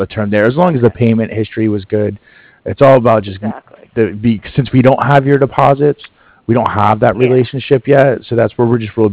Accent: East Coast, United States; I used to bank with them. I'm from the East Coast.

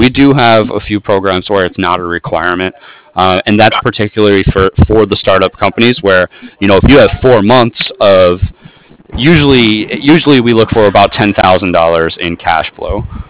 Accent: San Diego, California, United States; Yes. I'm here in San Diego right now.

